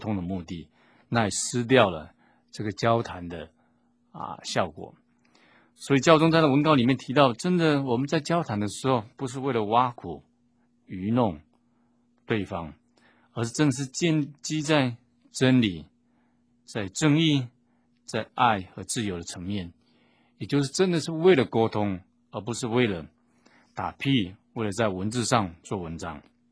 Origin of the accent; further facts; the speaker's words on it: Taiwan; 我们台湾这边人常讲是养小老婆